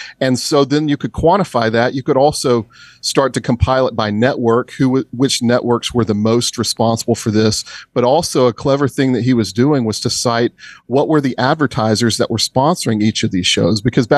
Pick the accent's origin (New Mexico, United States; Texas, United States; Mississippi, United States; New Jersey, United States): Mississippi, United States; Tupelo; I grew up in Tupelo. The ministry's based in Tupelo, Mississippi. And so ended up back in my hometown